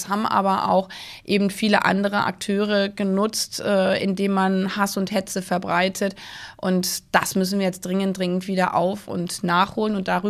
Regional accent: East Germany, Germany; gerade in Ostdeutschland, wo ich herkomme

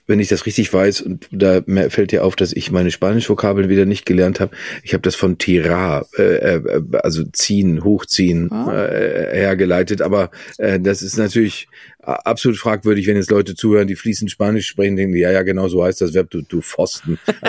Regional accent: Dortmund, North Rhine-Westphalia, Germany; ich bin am Westen Dortmunds aufgewachsen, zwischen Barockschlösschen, Fachwerkbauten, kleinen Flüsschen

